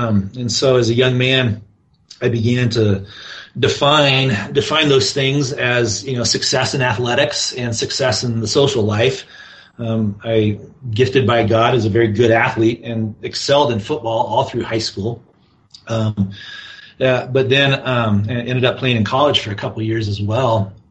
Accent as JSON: {"language": "English", "town": "Fort Collins", "region": "Colorado", "country": "United States", "tie": "born or raised there", "said": "Being here, I was raised in Fort Collins, just north of here, about 60 miles."}